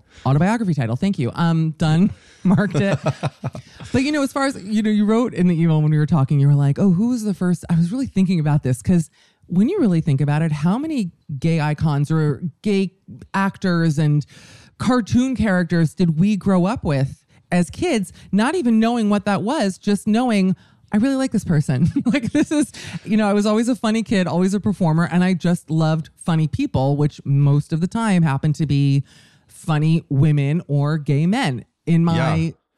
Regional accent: Miami, Florida, United States; down to South Beach, because I'm from Miami, which is where I am right now

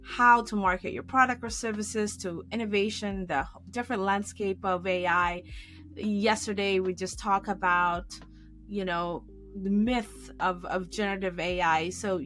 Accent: Philippines; I grew up in the Philippines and you know that you're limited to opportunity.

